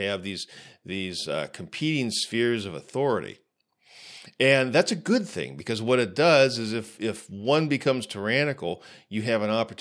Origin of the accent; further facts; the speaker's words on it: United States; You know, and as an American, I applaud him.